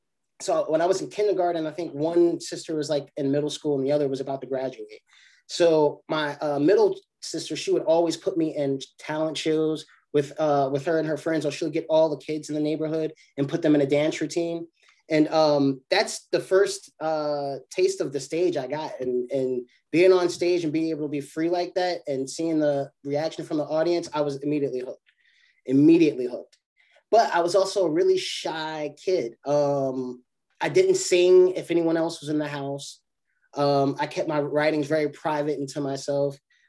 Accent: Jersey City, New Jersey, United States; I'm from Jersey City, born and raised. So a lot of my family lives in the South.

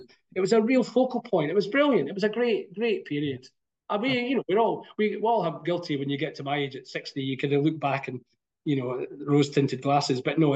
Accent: Falkirk, Scotland, United Kingdom; And we're going to Mac Robert Arts Centre, which is near my hometown of Falkirk, which is now the only theatre that people in Falkirk can go

